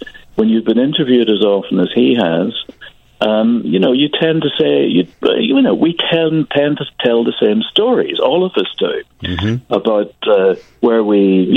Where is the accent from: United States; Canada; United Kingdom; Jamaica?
United Kingdom; Northern Ireland; I'm from Northern Ireland, which is part, as I'm sure you know, of the United Kingdom of Great Britain and Northern Ireland.